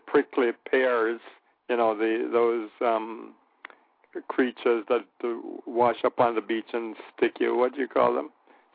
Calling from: The Bronx, New York, United States; from the Bronx, the home of the New York Yankees.

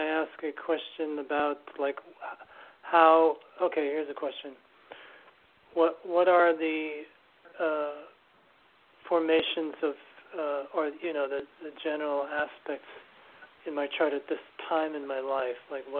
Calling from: New York City, New York, United States; I'm calling in from New York City

